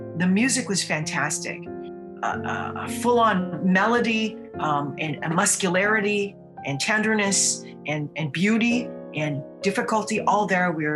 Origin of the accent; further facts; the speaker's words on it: Vancouver, British Columbia, Canada; But I grew up in Vancouver. You know, art was what I turned to as a young person.